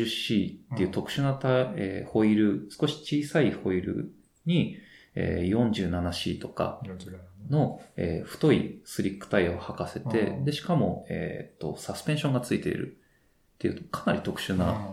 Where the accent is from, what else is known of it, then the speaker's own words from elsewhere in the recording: Chiba, Japan; もともと自分は、出身地の、その千葉の田舎の山の方とかを駆け巡ってたわけですけど